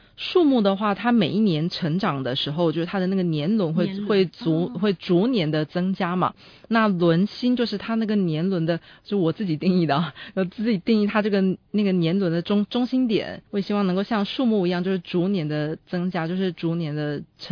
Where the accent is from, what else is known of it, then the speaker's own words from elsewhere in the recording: China; 就是我们中国人天生就知道怎么样跟自然会和谐的相处，